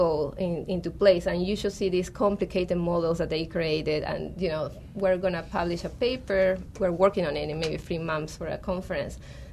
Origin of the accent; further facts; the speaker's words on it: Peru; English is a second language; So I'm from Peru, and when I was working there